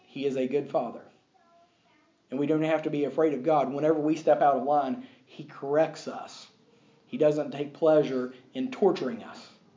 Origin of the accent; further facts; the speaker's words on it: United States; And of course, I come from America. I come from the United States, the land of the free and the home of the brave.